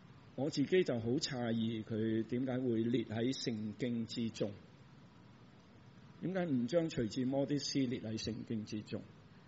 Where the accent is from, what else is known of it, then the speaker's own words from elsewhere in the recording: China; 尤其是我們中國人，你是我們家族，你是姓陳的，陳氏公所，陳氏公所會幫你